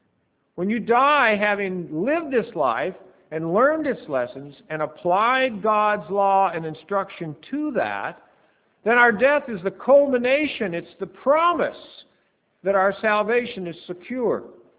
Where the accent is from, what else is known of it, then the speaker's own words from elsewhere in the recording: Medford, Oregon, United States; Oregon is near where I grew up in Medford, or at least for a number of years in my life.